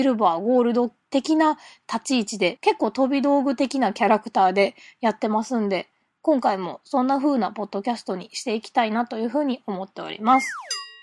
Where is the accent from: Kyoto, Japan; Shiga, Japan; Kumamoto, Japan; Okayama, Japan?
Kyoto, Japan; 京都生まれ、京都育ち、そして京都を拠点とした